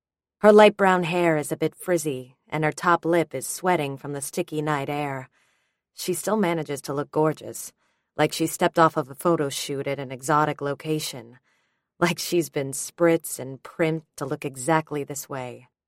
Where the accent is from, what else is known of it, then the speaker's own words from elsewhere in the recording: Bensonhurst, New York, United States; I may be a Midtown girl now, but I was born and raised in Bensonhurst. Born and raised in Bensonhurst.